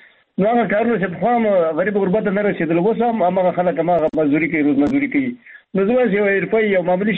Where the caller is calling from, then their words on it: Baghlan, Afghanistan; بغلان مې تماس نیولې مخترمه